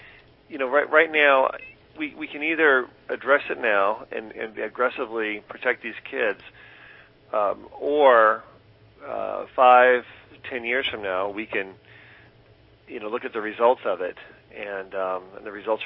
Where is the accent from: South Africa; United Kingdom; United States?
United States; California; You know, I'm a native of I was born in Reading, and so